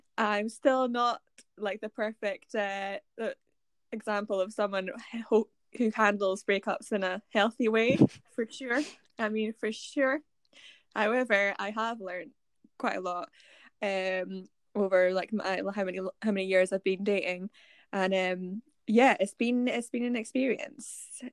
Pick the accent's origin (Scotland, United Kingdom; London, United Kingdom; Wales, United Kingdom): Scotland, United Kingdom; We are two Scottish gals in our late 20s to early 30s